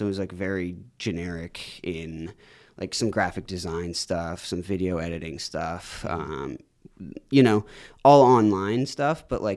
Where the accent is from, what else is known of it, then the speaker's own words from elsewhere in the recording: Dover, New Hampshire, United States; Born and raised in Dover, New Hampshire, high school, played hockey, lacrosse, like traditional sports